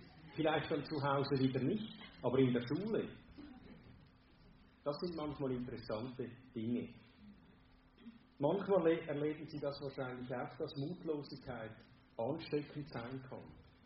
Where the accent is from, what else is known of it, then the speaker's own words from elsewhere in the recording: Zurich, Switzerland; ich bin in Zürich aufgewachsen